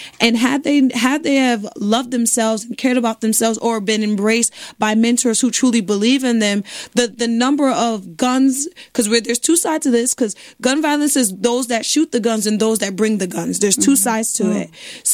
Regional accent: Bridgeport, Connecticut, United States; I'm from Bridgeport, mm-hmm. and I know we're all from different areas

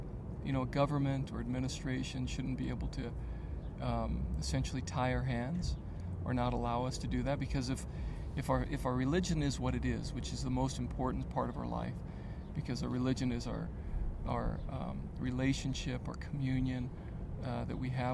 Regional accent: United States; I'm a Catholic, I'm American.

